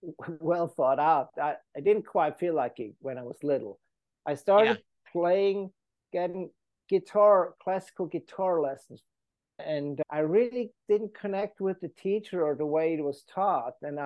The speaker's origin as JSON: {"language": "English", "country": "Switzerland", "tie": "born or raised there", "moved": "yes", "lives_now": "United States", "said": "I grew up in Switzerland, fell in love with American roots music of all kinds."}